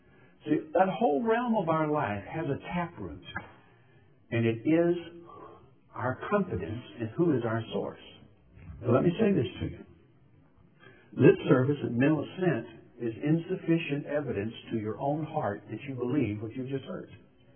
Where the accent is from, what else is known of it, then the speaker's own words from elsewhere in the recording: Alabama, United States; it's no secret to you guys that I come from South Alabama poor white trash.